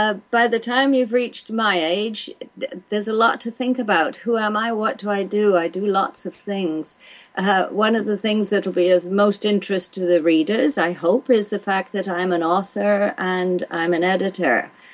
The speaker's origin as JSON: {"language": "English", "region": "Wales", "country": "United Kingdom", "tie": "born or raised there", "said": "So I grew up in Wales, where everybody, when I grew up there, everybody sang."}